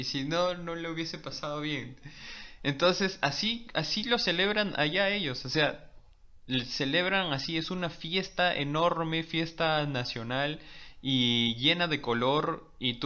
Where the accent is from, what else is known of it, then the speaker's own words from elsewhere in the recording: Cajamarca, Peru; Yo, tú sabes, soy de Cajamarca y nosotros en Cajamarca celebramos el carnaval y es la mejor